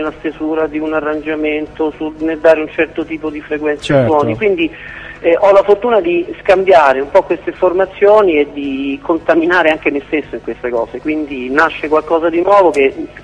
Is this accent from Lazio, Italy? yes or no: yes; Rome, Lazio, Italy; Poi anche un'altra cosa, vedi, io sono di Roma e ovviamente quindi frequento il giro dei musicisti romani